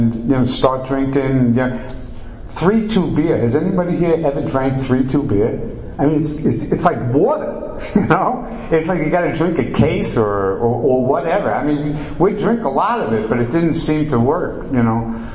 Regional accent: New York City, New York, United States; You know, I'm originally from New York City, Queens, and from an Irish Catholic neighborhood.

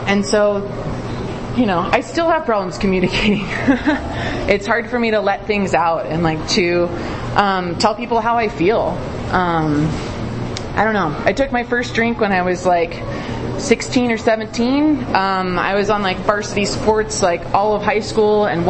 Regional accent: Tucson, Arizona, United States; now in Flagstaff, United States; alcoholic. I'm originally from Tucson, Arizona. I spent 18 and a half years there before I moved up to Flagstaff to go to school 5 years ago.

